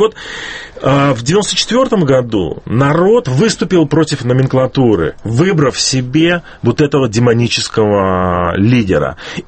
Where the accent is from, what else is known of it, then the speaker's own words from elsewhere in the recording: Belarus; и как мы, белорусы, в момент распада Советского Союза, самая перспективная республика